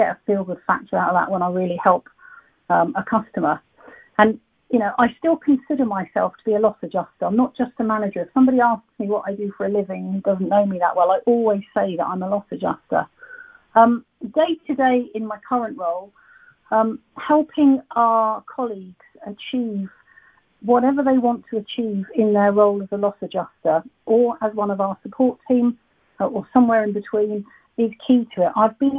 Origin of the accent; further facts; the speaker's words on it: Southampton, South East England, United Kingdom; I took a job with one of the insurers who had offices in my hometown of Southampton.